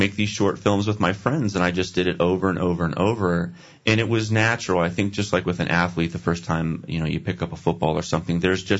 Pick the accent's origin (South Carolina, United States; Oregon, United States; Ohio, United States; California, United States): Ohio, United States; Or I grew up in Tuscarawas. Tuscarawas County. Gorgeous. It's a beautiful, beautiful place.